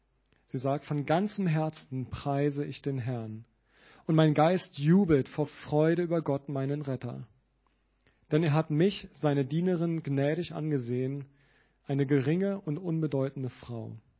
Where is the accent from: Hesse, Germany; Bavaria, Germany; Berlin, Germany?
Berlin, Germany; Ich komme ja aus Berlin ursprünglich.